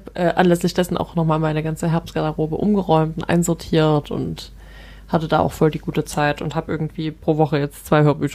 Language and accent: German; Saxony, Germany; ich komme übrigens aus Sachsen.